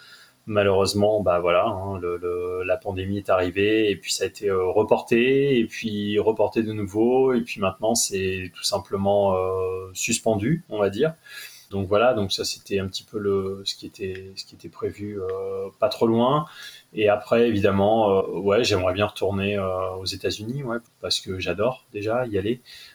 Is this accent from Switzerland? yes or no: no; Lille, Hauts-de-France, France; parce que je suis lillois, donc voilà, ville que j'adore.